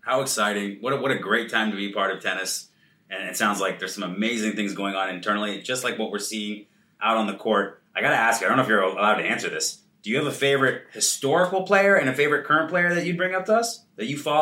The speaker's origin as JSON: {"language": "English", "region": "West Coast", "country": "United States", "said": "I'm from the West Coast."}